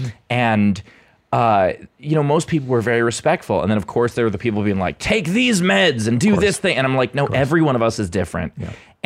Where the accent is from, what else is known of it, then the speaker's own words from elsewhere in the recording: Queens, New York, United States; moved away as an adult; also born or lived in Los Angeles; now in Pittsburgh, United States; I grew up in Queens until I was 24, went to LA for a couple of years, came back to New York, and then lived in LA for 10 years. And now I live in Pittsburgh.